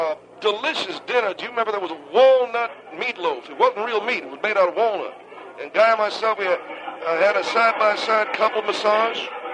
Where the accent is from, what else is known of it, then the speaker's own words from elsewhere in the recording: West Virginia, United States; accent: West Virginia; Well, that's my West Virginia accent, I guess.